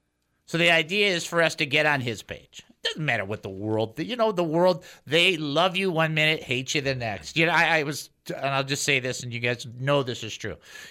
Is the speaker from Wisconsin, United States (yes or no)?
no; Detroit, Michigan, United States; If I was mean, I would just talk about the Lions all day since I'm from Detroit